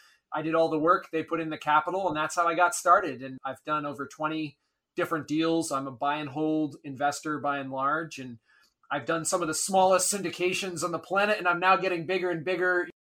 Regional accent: Maine, United States; So I grew up in Maine, a middle-class background, never knew anything about real estate investing.

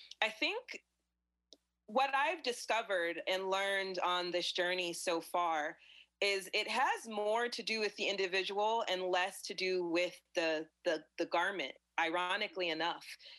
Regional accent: Florida, United States; again, I've got those Jamaican roots and I grew up in Florida and, you know, vacation, pools, beaches, sun, it's literally all I've been around the majority of my life.

